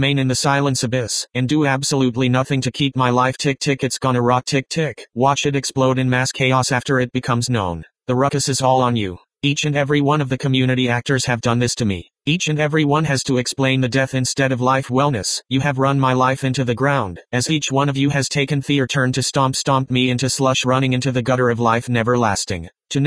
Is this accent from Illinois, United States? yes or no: no; San Bernardino, California, United States; issued as an United States citizen born and raised in San Bernardino on September 1, 1965